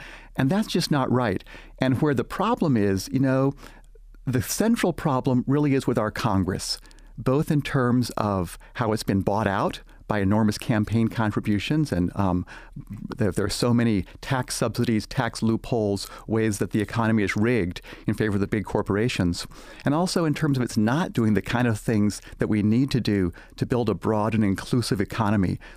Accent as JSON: {"language": "English", "country": "Hong Kong", "tie": "born or raised there", "also_born_or_lived": "Texas, United States / India", "said": "And I was born in Texas, but I grew up mostly in Hong Kong and India. My mom and dad were Methodist missionaries."}